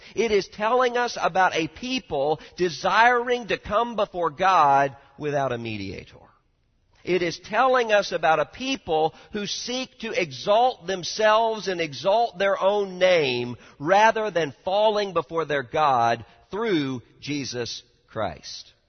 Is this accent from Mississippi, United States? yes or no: yes; Mississippi, United States; I took a couple of my interns down to my home state of Mississippi.